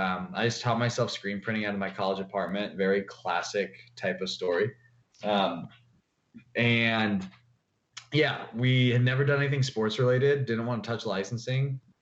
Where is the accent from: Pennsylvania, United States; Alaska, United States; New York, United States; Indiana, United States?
Indiana, United States; Like, I'm from Indiana.